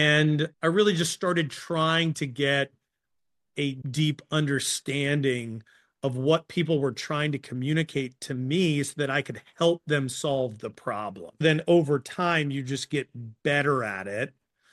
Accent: Maryland, United States; And so I'm from Maryland, which is like one of the hotbeds for that sport.

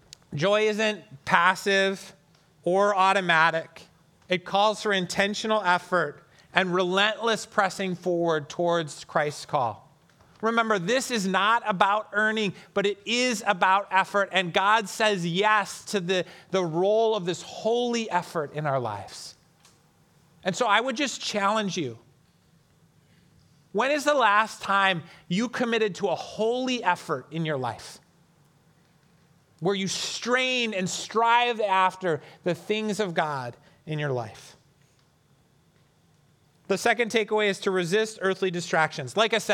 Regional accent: United States; I love being an American. I love seeing the flag. I love hearing the anthem, the Pledge of Allegiance, all of that stuff.

